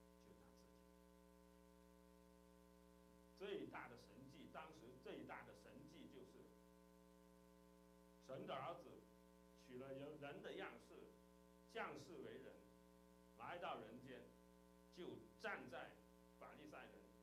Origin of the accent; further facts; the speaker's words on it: China; 就有点像我们中国人的那个哈，《封神演义》这样啊